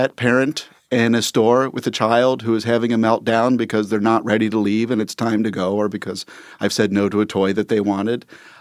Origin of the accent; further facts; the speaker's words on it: Cincinnati, Ohio, United States; now in New York, United States; I am. Born and raised on the East Side, Mount Washington, Walnut Hills High grad. It's good to be back.